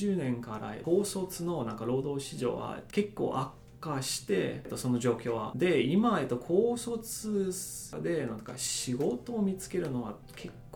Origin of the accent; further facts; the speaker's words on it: Hamburg, Germany; Japanese is a second language; now in Japan; 僕は、北ドイツのハンブルクという港町に生まれ、ずっとあそこに住んでたんです。